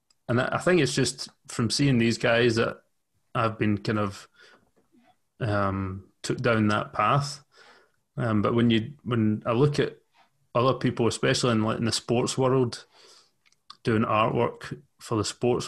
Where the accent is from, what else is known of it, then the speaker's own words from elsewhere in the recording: Glasgow, Scotland, United Kingdom; Yep. Played for Celtic youth when I was young.